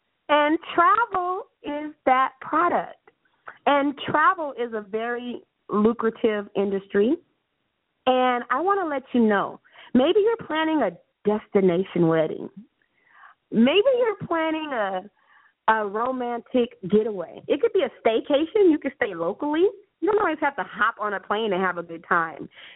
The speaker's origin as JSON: {"language": "English", "region": "California", "country": "United States", "said": "I'm from California, but I've been doing some research about this hot air balloon ride"}